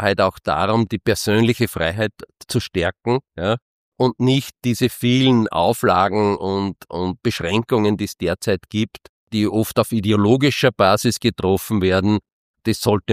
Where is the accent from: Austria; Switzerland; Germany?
Austria; als typischer Österreicher sparsam